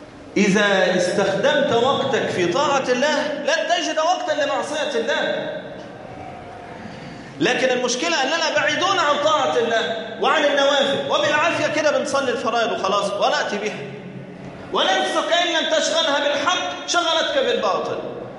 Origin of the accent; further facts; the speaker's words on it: Egypt; انت دلوقتي مثلا عندنا في مصر صحراء من كل مكان